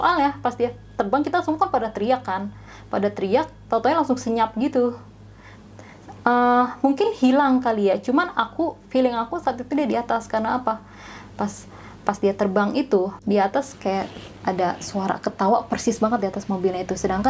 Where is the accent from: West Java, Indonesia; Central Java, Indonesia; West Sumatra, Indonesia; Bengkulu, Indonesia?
West Java, Indonesia; walaupun aku orang Sunda, tapi kalau Sundanya lemes kayak gitu, aku juga nggak ngerti dia ngomong apa.